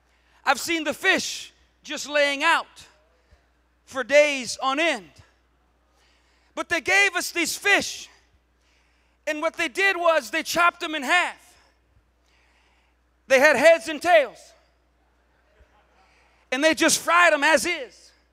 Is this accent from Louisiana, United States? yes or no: yes; Louisiana, United States; I'm from South Louisiana. That in and of itself speaks volumes. Take it how you will. My family all speaks French.